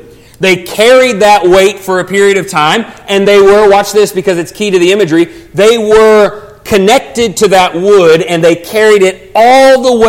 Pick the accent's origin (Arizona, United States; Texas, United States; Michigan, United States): Texas, United States; and I'm from Texas, so I apologize for this next statement.